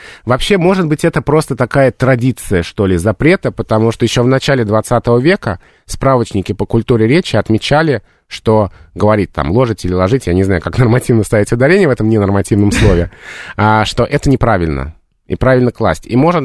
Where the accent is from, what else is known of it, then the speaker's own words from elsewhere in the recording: Moscow, Russia; я из Москвы, я родился в Москве, и никто из моей семьи никогда не жил в Петербурге, но я тоже говорю «дверь».